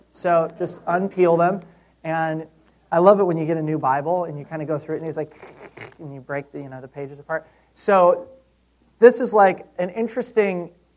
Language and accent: English; Israel; Christians, who would get really excited when I told them I was from Israel. And it always kind of got on my nerves. So I stopped telling people I was, you know, from Israel.